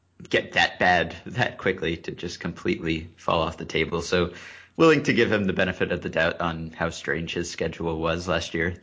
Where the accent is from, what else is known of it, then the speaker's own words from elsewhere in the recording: New York, United States; that's probably the best player I've ever seen on a regular basis in person as a New Yorker.